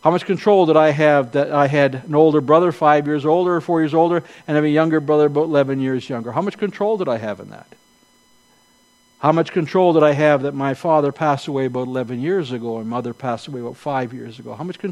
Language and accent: English; Grimsby, Ontario, Canada; born there; I was born in Grimsby, Ontario. I was born to … I was born, and still am, a male, unapologetically.